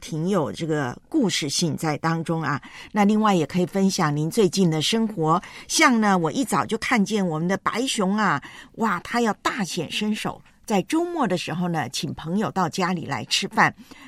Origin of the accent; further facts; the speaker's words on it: Taiwan; 我煮台湾我的家乡好菜给你